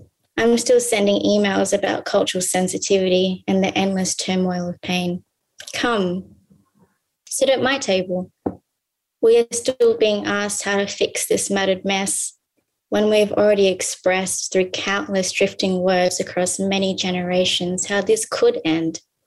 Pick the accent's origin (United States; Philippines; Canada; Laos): Laos; now in Australia; I'm a proud Laotian and young car woman, and I'm coming from Wurundjeri country to you now.